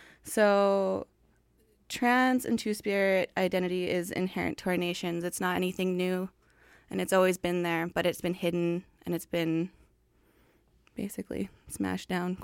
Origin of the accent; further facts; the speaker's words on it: British Columbia, Canada; I'm Métis from Northern BC. My family comes from Isle of Cross in Saskatchewan.